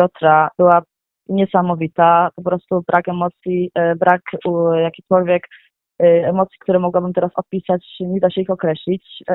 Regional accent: Rzezawa, Lesser Poland, Poland; pochodzę z parafii Rzezawa. Jest to miejscowość w województwie małopolskim, dieceza Tarnowska.

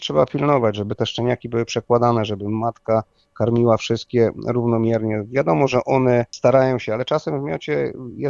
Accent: Subcarpathian Voivodeship, Poland; ja jestem tutaj z Podkarpacia

